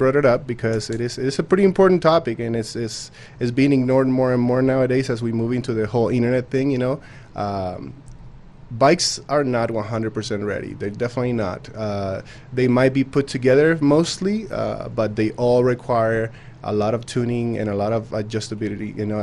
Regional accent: Chile; I am from Chile. I'm from Chile, all the way down in South America.

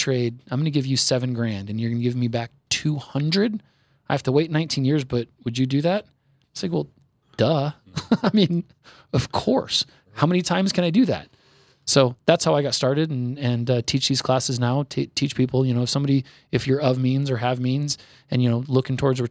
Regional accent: Sacramento, California, United States; I grew up in Sacramento, so there's a little town called Evergreen outside of Sacramento, Auburn to Sacramento, kind of like Evergreen is to Denver.

